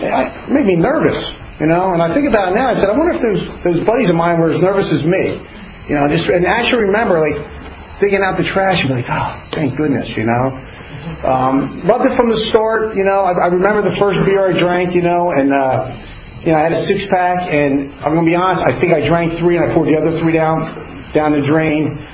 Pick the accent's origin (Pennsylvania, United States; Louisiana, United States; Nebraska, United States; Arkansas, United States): Pennsylvania, United States; Pottstown; You know, I grew up here in Pottstown, great loving family.